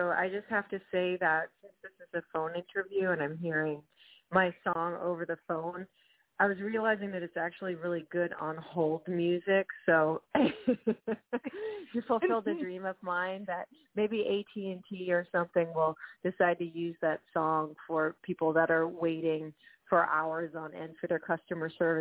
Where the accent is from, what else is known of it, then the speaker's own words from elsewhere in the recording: Vermont, United States; also born or lived in Boston; now in Los Angeles, United States; When I first moved to L.A., I had sort of a country girl idea of the United States